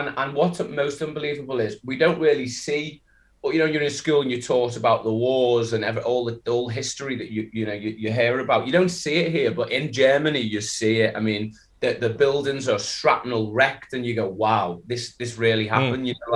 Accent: Liverpool, North West England, United Kingdom; So I'm from Liverpool originally.

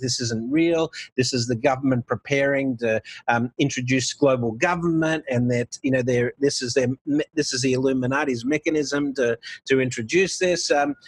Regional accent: Australia; now in United States; here in the United States and my home country of Australia.

